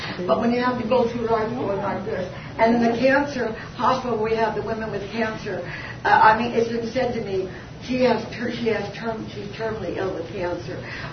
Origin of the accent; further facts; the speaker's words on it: United States; and I thank God I'm an American. I really do.